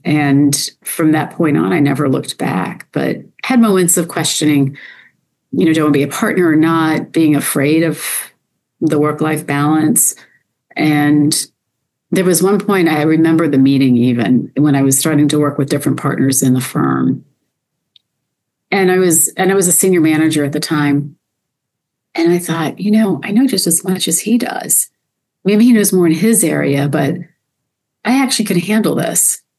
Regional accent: Rockville, Maryland, United States; also born or lived in Texas; Well, I actually grew up, for the most part, right outside of Washington, D.C. in Rockville, Maryland. But my mom's family is from Texas. I was actually born in Texas.

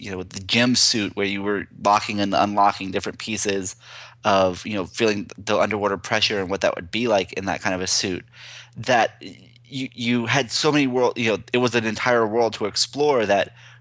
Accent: Florida, United States; It does put my life in perspective because I can remember growing up in Central Florida and being outside and watching the Challenger.

